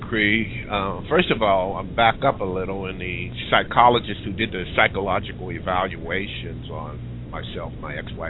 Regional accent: Pennsylvania, United States; also born or lived in Westchester County, New York, United States / Putnam County, New York, United States; now in Deltona, United States; Originally, I'm from Pennsylvania, but I spent most of my adult life in metropolitan New York area, Westchester County and Putnam County, New York.

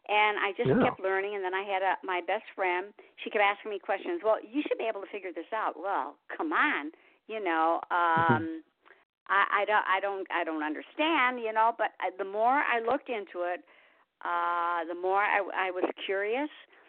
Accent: Michigan, United States; I'm from Michigan

